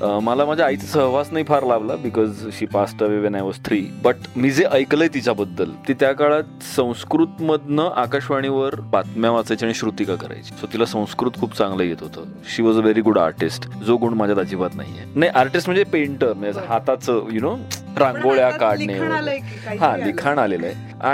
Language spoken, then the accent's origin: Marathi; Mumbai, Maharashtra, India; born there; So yes, मुंबईतला जन्म आहे पूर्णपणे.